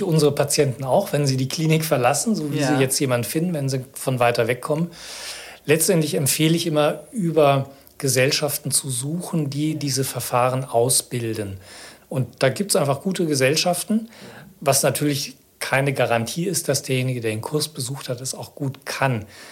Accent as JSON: {"language": "German", "region": "North Rhine-Westphalia", "country": "Germany", "said": "ich komme ja aus dem Ruhrgebiet. Genau, ich komme ja aus dem Ruhrgebiet."}